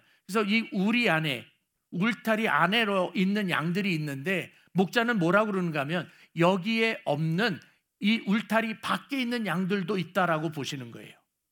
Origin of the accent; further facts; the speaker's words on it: South Korea; 한국 사람인데, 유대인도 아닌데. 근데 우리는 한국 사람으로서 예수 그리스도를 믿으면서